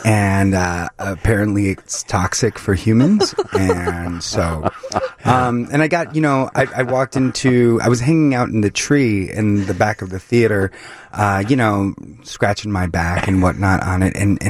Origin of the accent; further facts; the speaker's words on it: Cicero, Illinois, United States; also born or lived in Berwyn; I was born in Berwyn and raised in Cicero. I'm a graduate of Morton East High School.